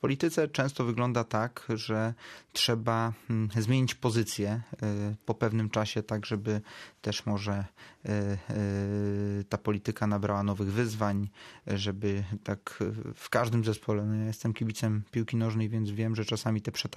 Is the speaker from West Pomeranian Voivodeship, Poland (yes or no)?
yes; Szczecin, West Pomeranian Voivodeship, Poland; że mam okazję rozmawiać na łamach radia z miasta, z którego pochodzę, z miasta, gdzie mieszkają moi rodzice